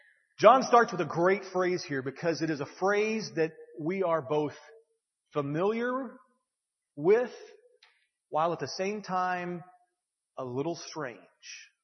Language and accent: English; Dallas, Texas, United States; I grew up in the North Dallas area. We lived right off the toll road in 635. Had a two-story house.